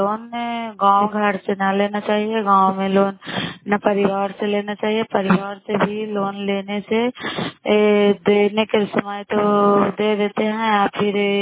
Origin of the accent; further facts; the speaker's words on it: Bihar, India; नालंदा जिला कड़ा ब्लॉक की निवासी हूँ।